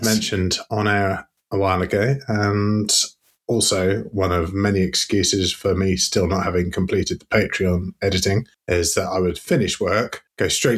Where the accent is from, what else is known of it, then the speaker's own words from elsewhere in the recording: United Kingdom; we are frightfully British.